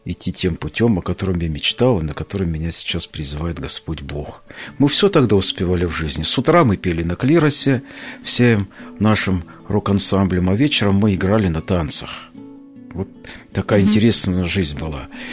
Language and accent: Russian; Yaroslavl, Yaroslavl Oblast, Russia; Я из Ярославля, да.